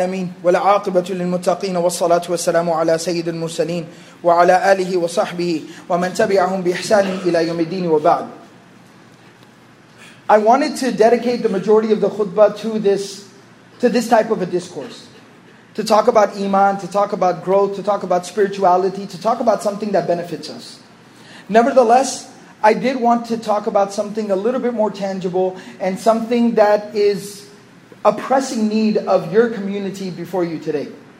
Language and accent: English; Dallas, Texas, United States; I was born and raised here in the Dallas area.